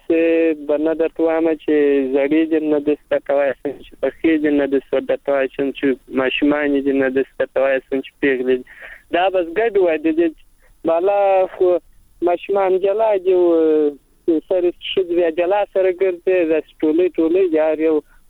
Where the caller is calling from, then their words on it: Helmand, Afghanistan; د هلمند ولایته کشکي ولسوالۍ.